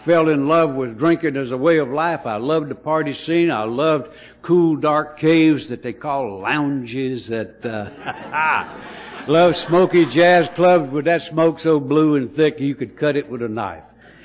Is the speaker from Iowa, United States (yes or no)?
no; North Carolina, United States; I'm from Mayberry down in North Carolina, looks like. I'm a little peaceful town. We sometimes had to import a town drunk. You know, we just didn't have village idiots running around. It was just peaceful little old southern Mecca, you know. And so I grew up in that thing.